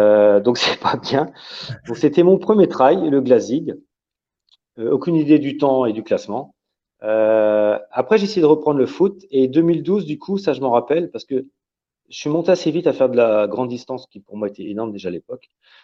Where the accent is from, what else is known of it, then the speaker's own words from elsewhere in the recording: Moncontour, Brittany, France; je suis de Moncontour, à Plémy, mais Plémy très proche de Moncontour, je suis à 1 km du départ du Ménestrail.